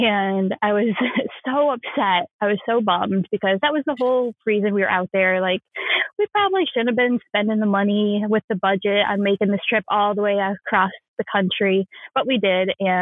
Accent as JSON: {"language": "English", "town": "Saginaw", "region": "Michigan", "country": "United States", "tie": "born or raised there", "said": "I am born, raised, still live in Michigan. I grew up in Saginaw, which is just like 2 hours from where I live now in the Detroit suburbs. And I've been here my whole, you know, my whole life."}